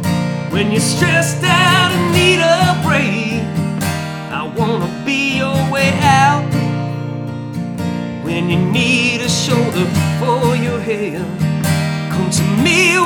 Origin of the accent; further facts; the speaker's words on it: Cleveland, Ohio, United States; growing up in Cleveland, being a Steeler fan, I was constantly at odds with people.